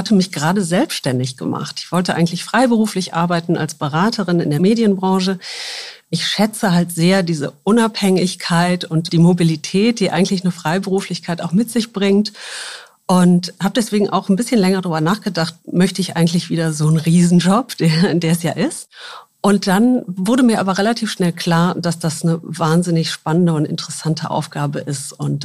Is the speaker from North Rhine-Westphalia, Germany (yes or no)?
yes; Wuppertal, North Rhine-Westphalia, Germany; now in Hamburg, Germany; ich bin Wuppertalerin, also in Wuppertal aufgewachsen, habe dann in Köln Geschichte und VWL studiert und lebe seit fast 30 Jahren in Hamburg